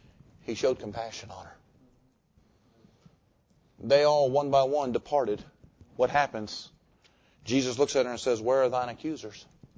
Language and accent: English; Jacksonville, Florida, United States; Growing up in Jacksonville, the pastor of the church that I attended was saved